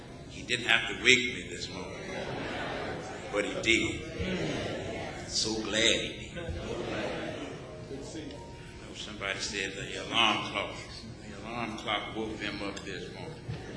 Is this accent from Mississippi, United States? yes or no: no; Corpus Christi, Texas, United States; born there; I was born in Corpus Christi.